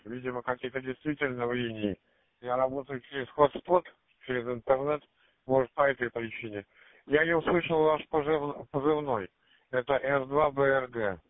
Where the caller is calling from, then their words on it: Moscow, Russia; я из Москвы, район Конькова.